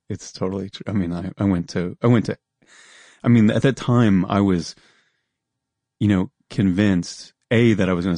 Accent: New Jersey, United States; born there; also born or lived in North Carolina / South Carolina; No, I was born in New Jersey, and in the early part of my life, probably the first time I really went to see movies, I was living in North Carolina and South Carolina, in the South.

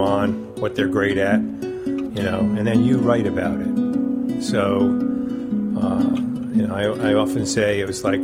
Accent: New Jersey, United States; now in New York, United States; I grew up in New Jersey, and I moved to New York when I was like 22.

